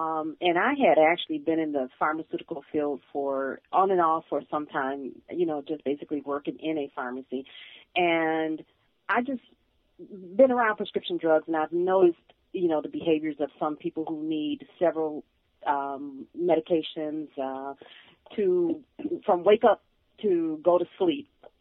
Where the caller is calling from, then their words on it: Michigan, United States; Well, comment, question, yes, both. I'm a TI from Michigan.